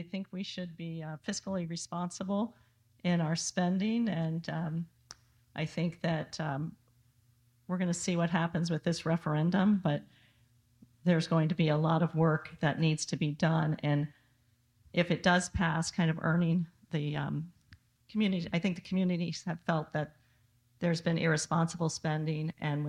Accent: Miami, Florida, United States; also born or lived in Jacksonville / California; I was born in Jacksonville, Florida. I was raised in Miami. I went to school at Vanderbilt in Nashville.

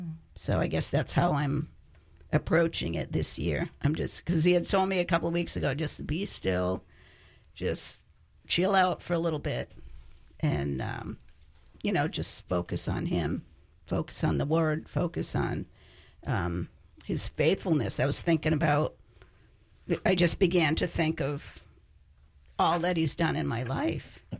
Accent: Massachusetts, United States; I grew up in Massachusetts, so it would become very cold, you know, starting in October.

